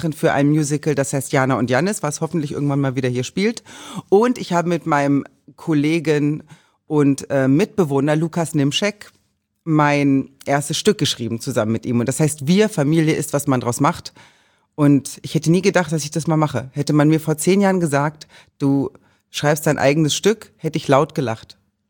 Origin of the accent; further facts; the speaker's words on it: Thuringia, Germany; Nein, ich komme nicht aus Polen. Meine Großeltern kommen aus Polen und dann, ich komme aus Thüringen. Ursprünglich.